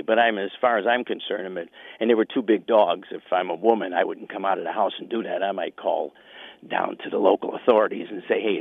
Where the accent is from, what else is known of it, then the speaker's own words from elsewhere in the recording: Midwest, United States; now in Reno, United States; I can't tell you. But somewhere in the Midwest. Well, you could tell by the accent where I'm from.